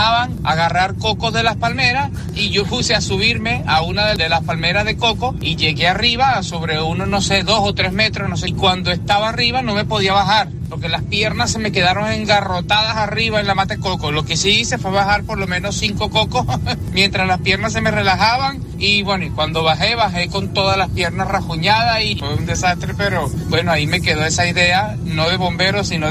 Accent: Venezuela; now in Águilas, Spain; Yo me crié en Venezuela

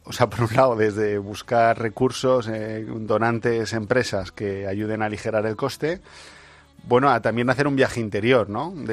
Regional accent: Valladolid, Castile and León, Spain; yo que vengo de Valladolid, hay pueblos de Castilla mucho más pequeños

